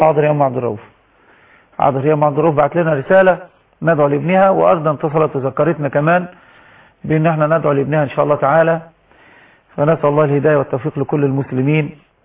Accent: Sharqia Governorate, Egypt; now in Giza, Egypt; قلت له من مصر. قال لي منين مصر يعني؟ فانا ما قلتش من الشرقيه طبعا، قلت ايه المكان اللي انا ساكن فيه؟ قلت له من الهرم.

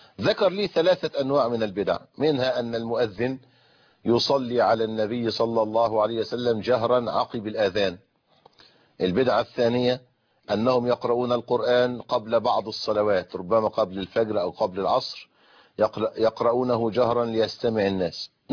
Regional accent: Egypt; بعد الحلقة بعد المغرب عندنا في مصر

